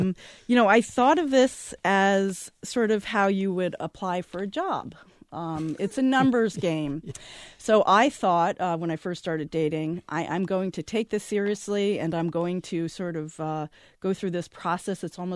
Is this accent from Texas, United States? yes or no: no; New Jersey, United States; Okay. So I grew up in New Jersey and I've always wanted to write a poem about Newark.